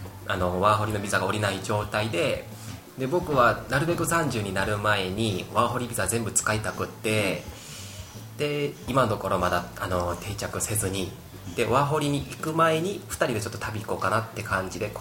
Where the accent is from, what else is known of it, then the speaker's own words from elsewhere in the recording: South Korea; Japanese is a second language; はい、僕は韓国人で